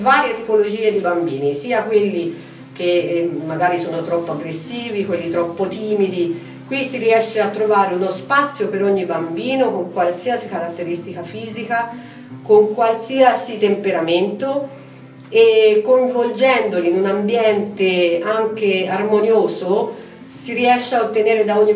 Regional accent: Sinalunga, Tuscany, Italy; Io sono di Sinalunga.

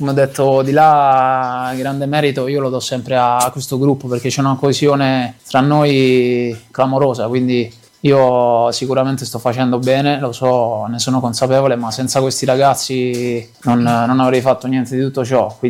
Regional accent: Manfredonia, Apulia, Italy; Io sono di Manfredonia, come sapete, in provincia di Foggia

